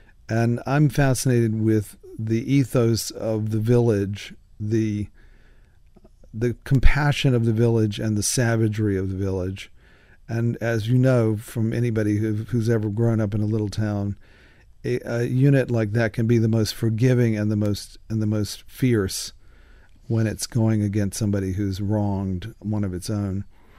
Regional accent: Rocky Mount, North Carolina, United States; now in Hillsborough, United States; It's not my hometown, which is Rocky Mountain. It's not my current hometown, which is Hillsborough, North Carolina.

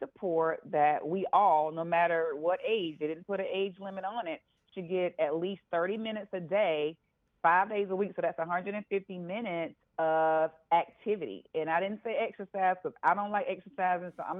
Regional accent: the South, United States; You know, I'm from the South, and they would say, you know, a dog does not bark at a non-moving car.

